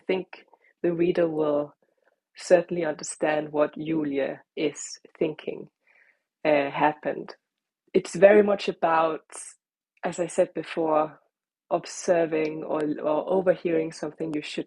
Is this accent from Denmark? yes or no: yes; Denmark; first language Danish; English is a second language; So I'm Danish is my first language. I write first in Danish and then I rewrite into Norwegian.